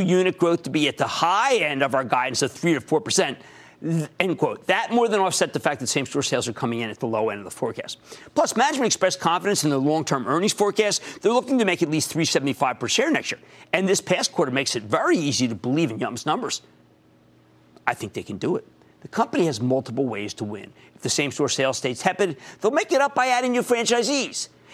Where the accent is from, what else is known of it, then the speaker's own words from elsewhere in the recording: New Jersey, United States; let's go to Charles in my home state of New Jersey.